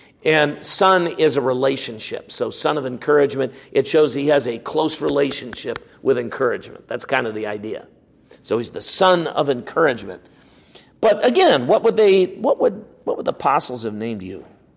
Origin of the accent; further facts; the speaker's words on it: United States; now in Canada; And being an American, I may have been a little more skeptical than some of the Canadians were.